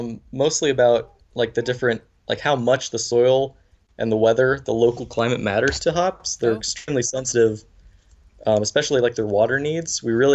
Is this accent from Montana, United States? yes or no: yes; Montana, United States; I grew up here in the Gallatin Valley, just south of Bozeman, Montana, on a small farm, kind of working for my dad.